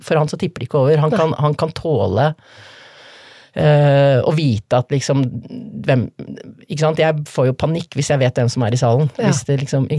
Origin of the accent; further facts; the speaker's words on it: Oslo, Norway; for jeg flyttet tilbake til Oslo når, etter at faren min døde, jeg ville være nærmere, altså jeg kommer fra Oslo, så før eller siden så vil man hjem.